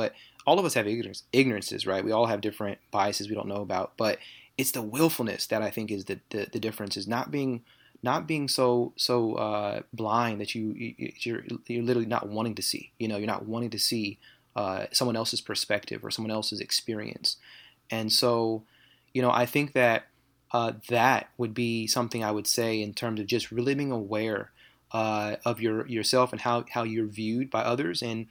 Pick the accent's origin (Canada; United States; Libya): United States; West Coast; I grew up on the West Coast, as you said, and, you know, grew up in predominantly white neighborhoods.